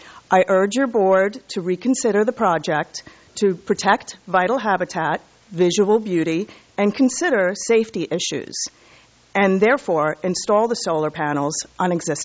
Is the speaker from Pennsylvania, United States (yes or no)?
no; Los Osos, California, United States; I'm from Los Osos.